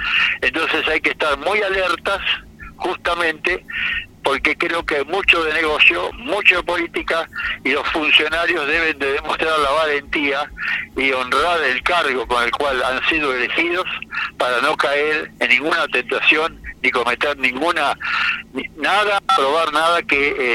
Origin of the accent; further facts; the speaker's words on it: Mendoza, Argentina; Esto es algo que debemos tener conciencia como argentinos y más como mendoci